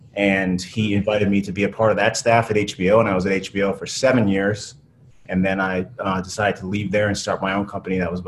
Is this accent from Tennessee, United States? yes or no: no; Massachusetts, United States; I'm the youngest of three boys. I grew up outside of Boston